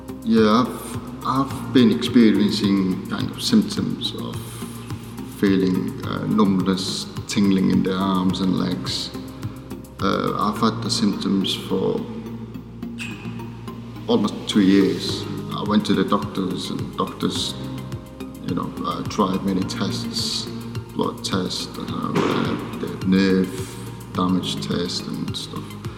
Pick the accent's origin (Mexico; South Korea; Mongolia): Mongolia; now in United Kingdom; I'm from Mongolia. I lived in the UK for 11 and a half years.